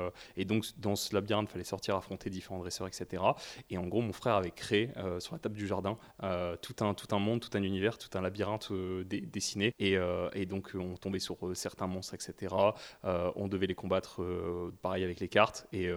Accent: Lille, Hauts-de-France, France; En fait, moi, de base, je suis lillois. J'ai toujours été... je suis né là-bas et j'y suis toujours resté.

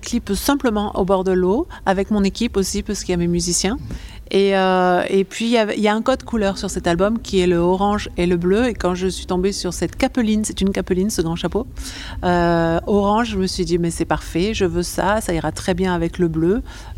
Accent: Port-de-Bouc, Provence-Alpes-Côte d'Azur, France; Moi, j'ai passé mon enfance à Port de Bouc. C'est une petite ville au bord de la mer.

